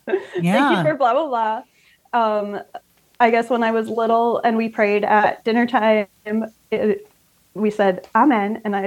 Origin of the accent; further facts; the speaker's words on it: South Dakota, United States; born there; also born or lived in Iowa; I was born in South Dakota